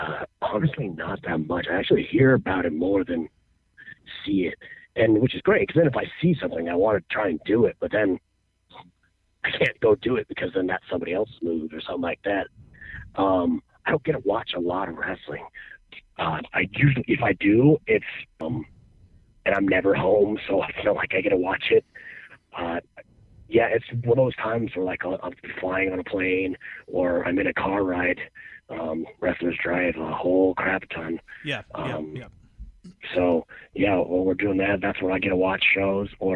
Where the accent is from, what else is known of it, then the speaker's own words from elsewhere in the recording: Utah, United States; Yeah, I'm from Utah, so I got to make sure I try not to swear.